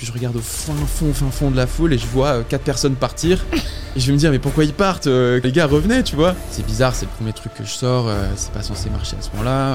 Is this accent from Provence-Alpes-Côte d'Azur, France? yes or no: yes; Toulon, Provence-Alpes-Côte d'Azur, France; j'ai commencé en mixant dans des soirées privées à Toulon, là où j'ai grandi.